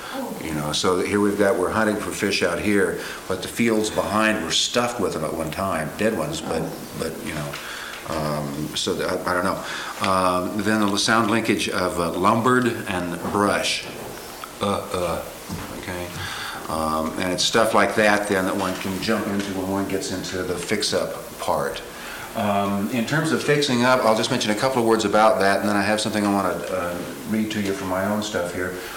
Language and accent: English; Kansas, United States; There's a word that they nationally use on the coasts right now for my part of the country. I came from Kansas, and the word is flyover people.